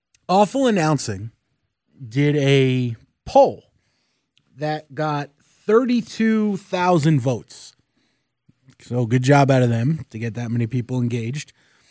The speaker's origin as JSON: {"language": "English", "region": "New York", "country": "United States", "tie": "born or raised there", "said": "growing up in New York, I heard my fair share of games."}